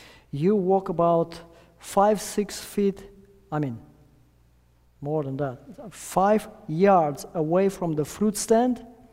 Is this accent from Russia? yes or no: yes; Russia; also born or lived in Armenia; Anyway, I grew up in Russia, though. I was 2 years old when my parents moved to Russia.